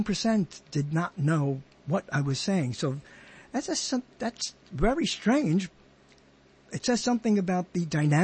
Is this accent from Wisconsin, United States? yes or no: no; Brooklyn, New York, United States; I grew up in Brooklyn, and I know a decent amount about Brooklyn.